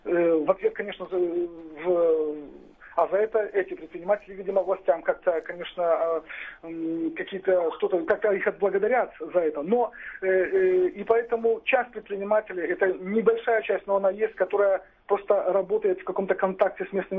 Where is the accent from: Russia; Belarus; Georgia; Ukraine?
Belarus; Ну, я тоже белорус, поэтому могу это процитировать.